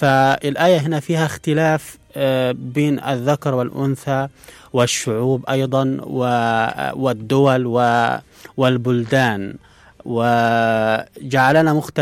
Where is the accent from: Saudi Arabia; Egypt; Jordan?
Egypt; Upper Egypt; now in Cairo, Egypt; 31 سنة، حاليا من سكان القاهرة، ولكن أنا مولود في الصعيد وتربيت في الصعيد